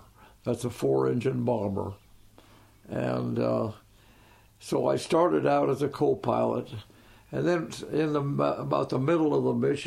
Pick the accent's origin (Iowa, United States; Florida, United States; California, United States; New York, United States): Iowa, United States; Pella; Yes. Yes. Born and raised in Pella.